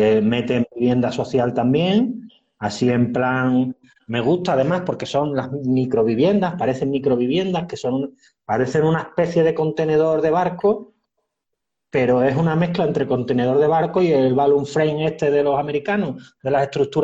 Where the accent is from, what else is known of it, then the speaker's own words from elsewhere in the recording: Seville, Andalusia, Spain; yo que soy sevillano, en Sevilla hay un montón de naves así.